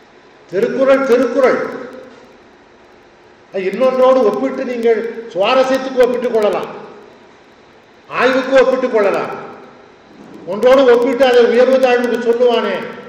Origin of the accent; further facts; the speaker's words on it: Pallam, Tamil Nadu, India; நான் என்னுடைய சொந்த ஊரான பள்ளத்தில் பல ஆண்டுகளுக்கு முன்னால் திருக்குறள் கழகம் என்று ஒரு அமைப்பை நிறுவினேன்.